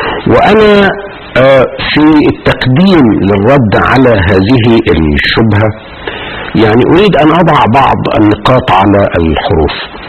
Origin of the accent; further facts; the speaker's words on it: Egypt; وترجم وطبع في عندنا في مصر سنة 2000